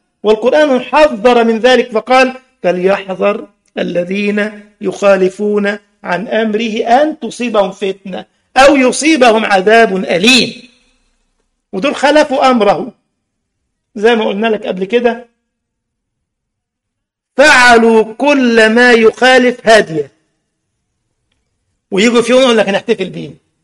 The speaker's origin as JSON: {"language": "Arabic", "country": "Egypt", "said": "في التجمع عندنا في مصر مع علية القوم"}